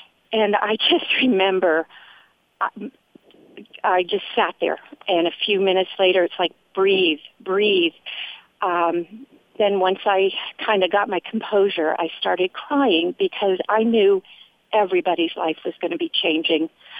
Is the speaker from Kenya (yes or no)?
no; Nacogdoches, Texas, United States; from Nacogdoches, Texas, letting you know what I was doing the day of 9/11.